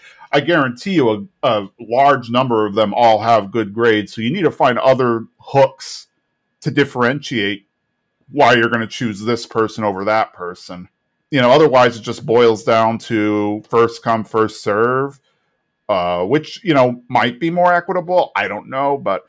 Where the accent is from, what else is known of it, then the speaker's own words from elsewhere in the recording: San Antonio, Texas, United States; Here, an idea that I can put out there, and it's from my hometown of San Antonio.